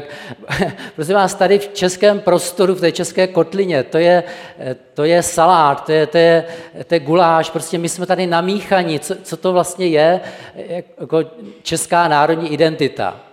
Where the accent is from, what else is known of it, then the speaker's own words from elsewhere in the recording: Moravia, Czechia; když jsme hrdí na to, že jsme Češi, a já jsem Moravák mimochodem